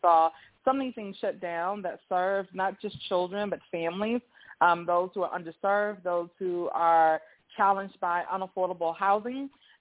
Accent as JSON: {"language": "English", "town": "Virginia Beach", "region": "Virginia", "country": "United States", "moved": "as an adult", "said": "But I came here in 98 from Virginia Beach, Virginia, to attend the historic and legendary Morris Brown College."}